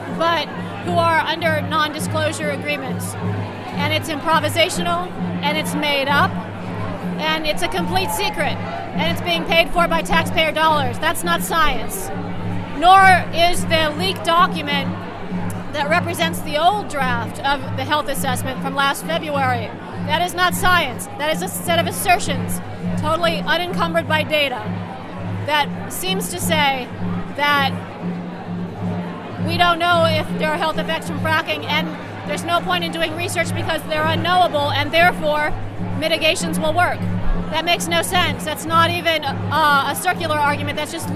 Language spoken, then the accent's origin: English; Trumansburg, New York, United States; I'm from Trumansburg, New York in Tompkins County.